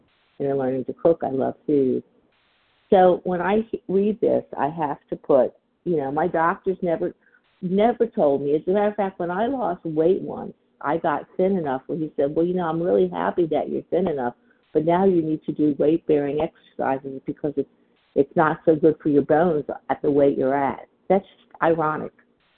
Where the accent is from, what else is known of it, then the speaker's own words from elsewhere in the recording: Florida, United States; S. is in Sam, and I'm from South Florida.